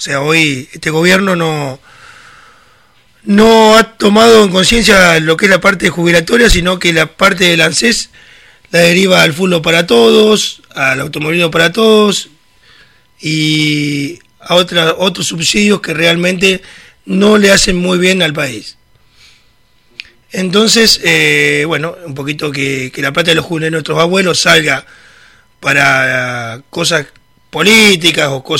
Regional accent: Cruz Alta, Córdoba, Argentina; Yo soy de Cruz Alta, para contarle a la gente.

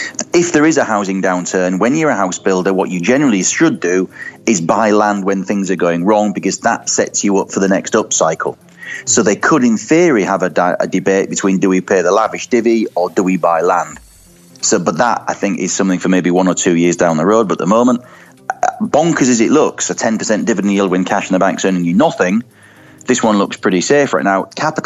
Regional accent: York, Yorkshire and the Humber, United Kingdom; now in Brighton, United Kingdom; It's based in my hometown of York rather than my adopted hometown of Brighton.

